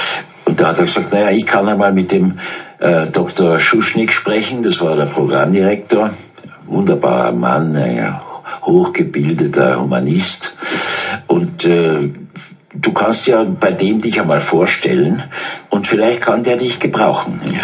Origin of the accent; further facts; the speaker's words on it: Innsbruck, Tyrol, Austria; Also geboren bin ich in Innsbruck, Müllerstraße 10, Tiroler Glasmalerei- und Mosaikanstalt und bin dann auf die Volksschule des Pädagogiums gegangen und dann aufs Gymnasium.